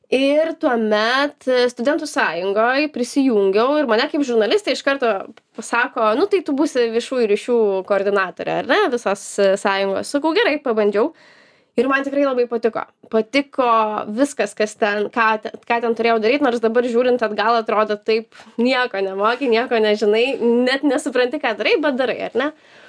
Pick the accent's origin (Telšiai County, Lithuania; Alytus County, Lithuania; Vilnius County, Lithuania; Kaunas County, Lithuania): Vilnius County, Lithuania; Vilnius; Nors šiaip esu Vilnietė.